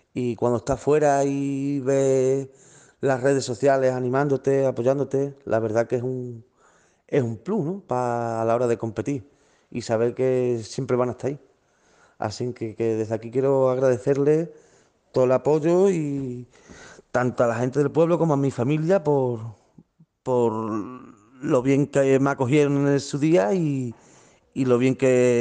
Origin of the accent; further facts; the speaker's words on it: Extremadura, Spain; Una gran satisfacción personal y un orgullo como extremeño y primer español en conseguir el título mundial de pesca cebador.